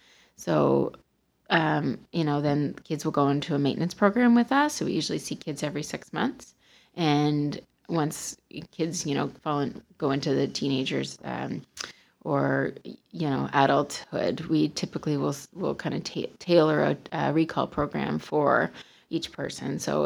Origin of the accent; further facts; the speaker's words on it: Cole Harbour, Nova Scotia, Canada; I'm actually a local girl. I'm from the area. I grew up in Cole Harbor